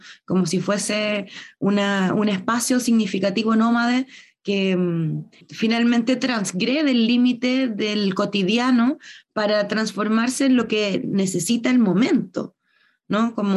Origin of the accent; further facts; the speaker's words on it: La Serena, Coquimbo, Chile; Porque yo nací y me criaron aquí en Serena.